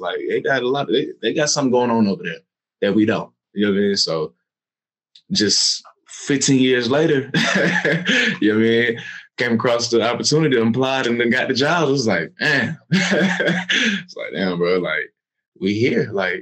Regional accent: Atlanta, Georgia, United States; But I'm from Atlanta. You got to be like a chameleon, you know what I'm saying, in Atlanta.

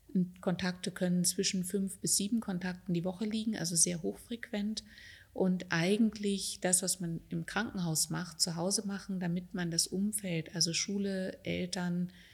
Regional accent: Germany; moved away as an adult; now in Austria; Ich komme ja aus Deutschland und habe dort 10 Jahre lang Home Treatment etabliert

